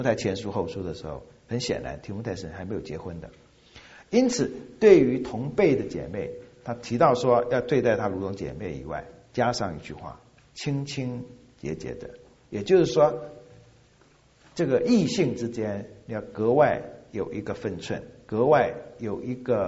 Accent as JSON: {"language": "Chinese", "region": "Fujian", "country": "China", "said": "我们福建人的习俗，闽南人，我是福建闽南人哈。"}